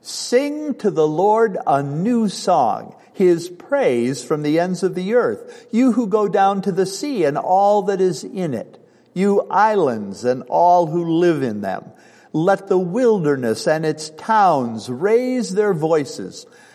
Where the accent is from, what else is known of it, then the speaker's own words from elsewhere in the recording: Bradford, Pennsylvania, United States; I grew up in Pennsylvania oil country. My hometown of Bradford, Pennsylvania, is known as the high-grade oil metropolis of the world.